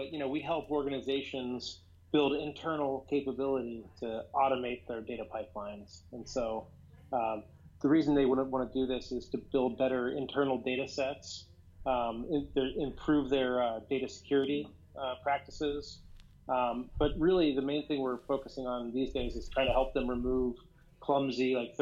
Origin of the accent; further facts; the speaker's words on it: Youngstown, Ohio, United States; also born or lived in Florida; now in Cincinnati, United States; I grew up in Youngstown, Ohio.